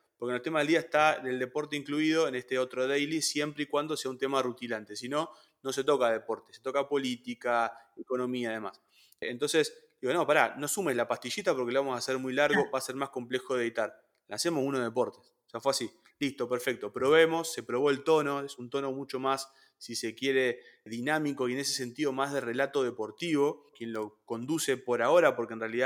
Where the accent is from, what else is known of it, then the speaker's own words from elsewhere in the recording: Santa Fe, Argentina; Si yo te hablo como santafesino